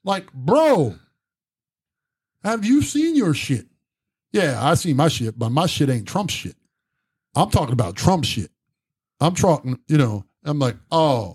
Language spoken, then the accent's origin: English; United States; I tell people, I am unapologetically American.